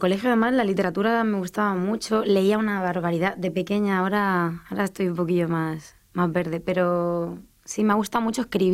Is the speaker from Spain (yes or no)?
yes; Albacete, Castilla-La Mancha, Spain; moved away as an adult; also born or lived in Murcia; Pues yo me fui de Albacete a Murcia a estudiar psicología y de hecho terminé la carrera.